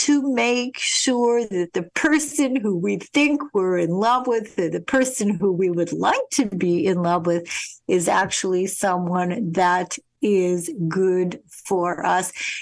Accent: Winnipeg, Manitoba, Canada; a paper that I grew up with in Winnipeg as a little girl.

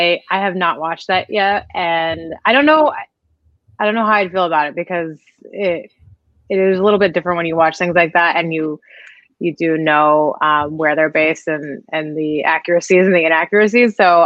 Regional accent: Great Falls, Montana, United States; I was born in Great Falls, Montana. Lived there up until I decided to go to Washington State my freshman year.

